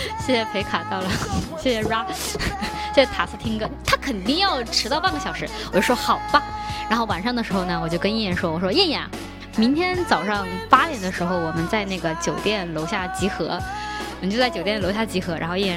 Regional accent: Chongqing, China; accent: Chongqing; 用我们重庆话来说叫崩小火和穷骨头发烧

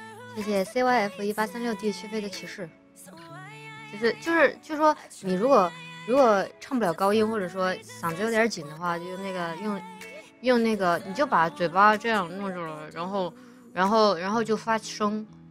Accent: Chongqing, China; 我作为一个重庆人

